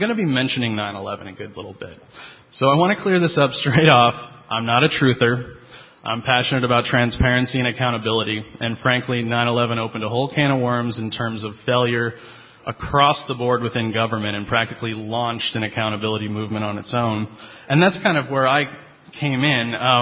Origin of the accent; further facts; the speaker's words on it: Midwest, United States; So I was raised in the Midwest.